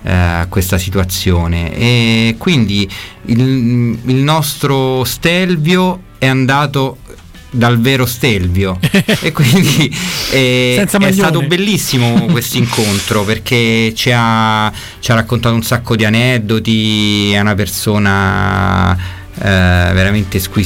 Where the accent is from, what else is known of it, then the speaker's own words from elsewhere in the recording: Rome, Lazio, Italy; io vengo da Trastevere, anche lui